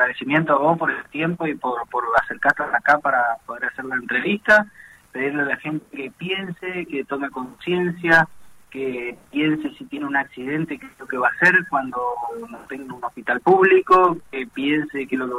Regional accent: Argentina

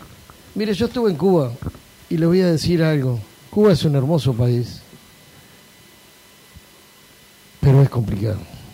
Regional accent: Argentina

